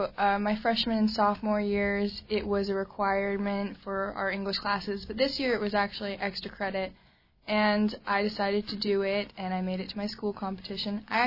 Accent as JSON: {"language": "English", "town": "Anchorage", "region": "Alaska", "country": "United States", "said": "I'm from Anchorage."}